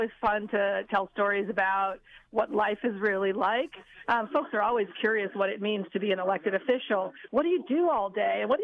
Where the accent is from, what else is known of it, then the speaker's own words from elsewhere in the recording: United States; I'm an American. I got my driver's permit at the age of 15, like everyone else.